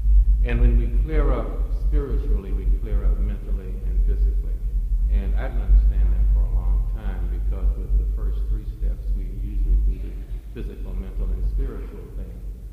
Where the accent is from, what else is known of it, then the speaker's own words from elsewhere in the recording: South Carolina, United States; I grew up in a family where there was no drinking, absolutely no drinking. I'm from South Carolina. My father was a Baptist preacher, what we call hard-shell Baptist